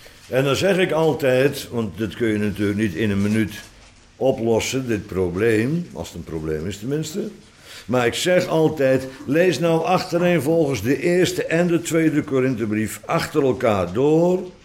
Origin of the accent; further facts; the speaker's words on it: Netherlands; Bovendien, ik ben een Hollander